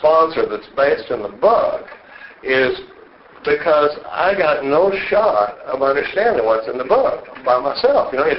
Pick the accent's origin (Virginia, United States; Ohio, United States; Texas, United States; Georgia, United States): Texas, United States; Dallas; I grew up in Dallas, Texas, and was born in 1956. I'm 50 years old today.